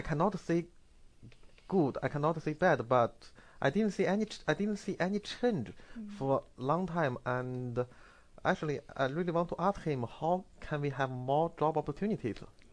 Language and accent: English; China; This is also totally different because I'm from China and a long time ago.